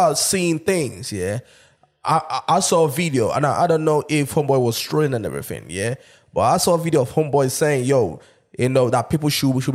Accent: Nigeria; And yes, I'm Nigerian.

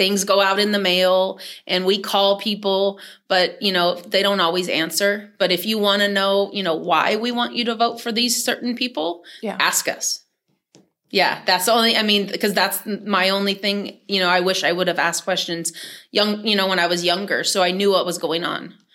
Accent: Lathrop, California, United States; No, I was raised in Lathrop.

